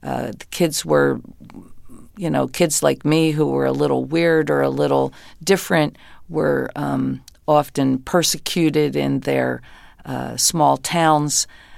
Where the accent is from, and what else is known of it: New Jersey, United States